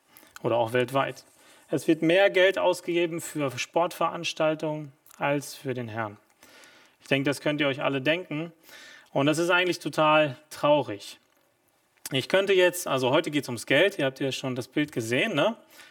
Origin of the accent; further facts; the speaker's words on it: Berlin, Germany; Ursprünglich bin ich eigentlich groß geworden in Berlin.